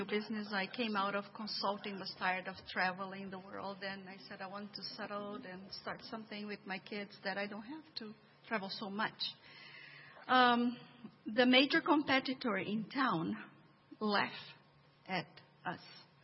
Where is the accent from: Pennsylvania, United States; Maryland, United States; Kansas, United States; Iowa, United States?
Maryland, United States; Frederick; I'm from Frederick, Maryland.